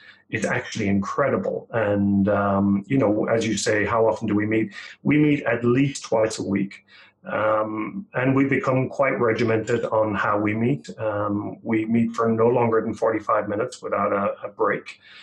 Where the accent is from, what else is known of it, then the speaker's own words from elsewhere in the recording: Ireland; I'm Irish, so I'll talk forever.